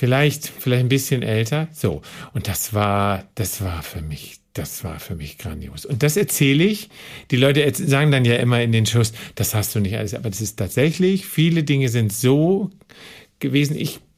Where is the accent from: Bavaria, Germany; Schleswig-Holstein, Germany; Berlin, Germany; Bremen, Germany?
Bremen, Germany; born there; Nee, da kommen meine Großeltern her. Ich bin geboren in Bremen.